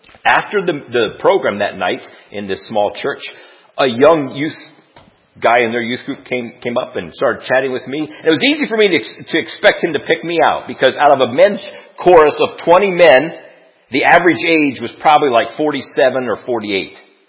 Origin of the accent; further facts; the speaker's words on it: Kalona, Iowa, United States; I grew up in Kelowna, Iowa, and the area churches there did a men's chorus different times, and my dad sang in it.